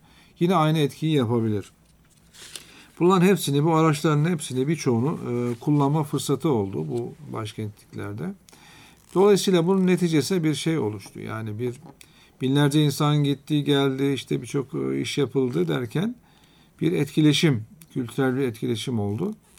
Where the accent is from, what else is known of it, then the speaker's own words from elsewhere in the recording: Sinop, Turkey; born there; Ben 1964 yılında Sinop'ta doğdum.